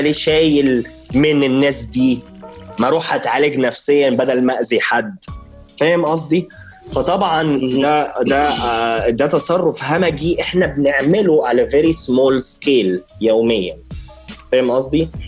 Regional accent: Egypt; طب ما احنا عارفين ان المصريين كنا دايما في برا مثلا

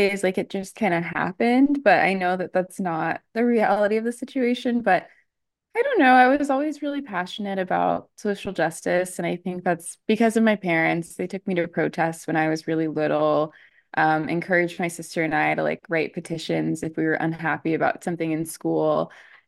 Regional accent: Midwest, United States; I know that I like nature and I grew up in the Midwest and I like animals.

